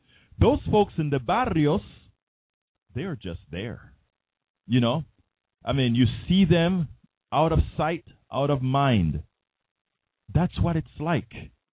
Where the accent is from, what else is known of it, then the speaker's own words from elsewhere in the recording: Panama; soy de Panama, ese es mi, el país de mi nacimiento, I'm from Panama.